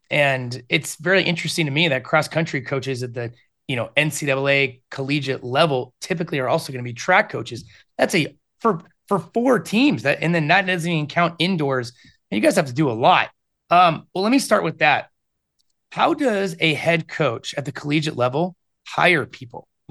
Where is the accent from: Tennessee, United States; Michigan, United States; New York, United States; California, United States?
Michigan, United States; And growing up in Michigan, Michigan State had this kind of just this aura around it.